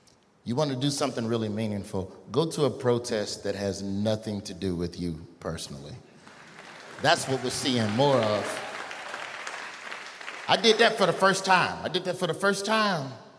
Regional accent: Birmingham, Alabama, United States; I'm from Birmingham. All we do is go to black protests.

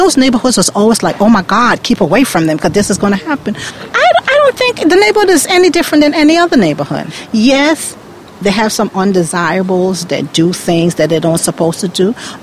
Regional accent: Aruba; Originally, yes, I'm from Aruba. That's my home. It's a Dutch island. And we had, our home is on an acre.

